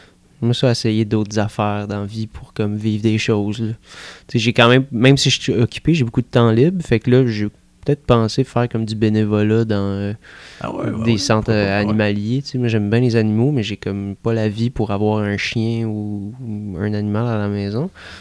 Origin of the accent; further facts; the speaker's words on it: Canada; je viens du Canada